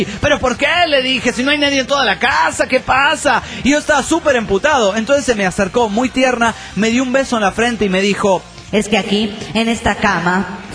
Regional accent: Guatemala; now in Seattle, United States; no estoy en Guadalajara, soy de Guatemala y estoy en Seattle.

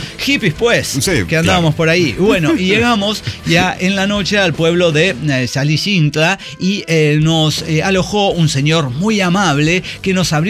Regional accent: Mexico City, Mexico; bueno, como chilango, pues

